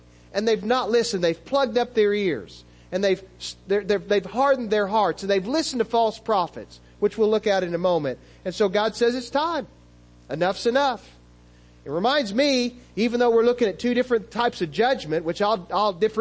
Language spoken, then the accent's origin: English; United States; But I'm an American. I live here. This is a land that I love.